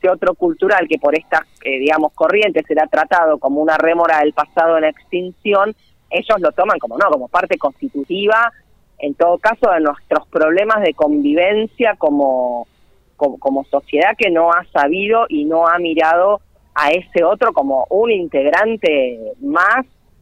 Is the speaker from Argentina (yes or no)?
yes; Argentina